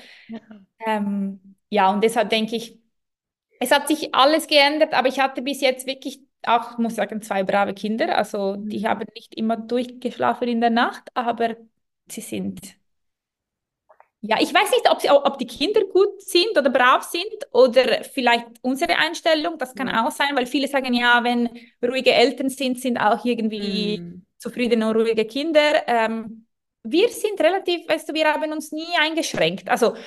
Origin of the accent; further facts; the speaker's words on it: Milan, Lombardy, Italy; German is a second language; moved away as an adult; also born or lived in Germany; now in Basel, Switzerland; Aber ich komme aus Mailand und bin ich dann von Mailand nach Deutschland gezogen für ein paar Jahre. Und dann habe ich tatsächlich aber in die Schweiz gearbeitet, in Basel. Und dann bin ich nach einer gewissen Zeit in Deutschland nach Basel gezogen